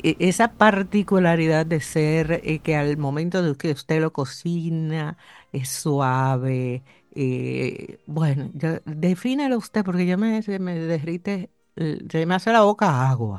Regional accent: Dominican Republic; que nosotros como dominicanos hemos adoptado esta fiesta

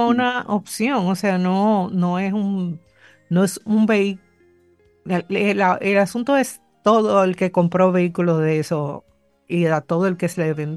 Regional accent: Dominican Republic; somos dominicanos, no estamos por unirnos con nadie, ni por ser parte de ningún otro país, para nada.

